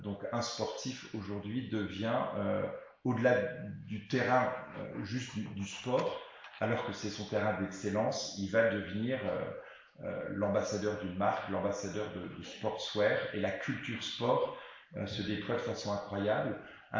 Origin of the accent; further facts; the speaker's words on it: Rennes, Brittany, France; Moi, j'ai grandi à Rennes.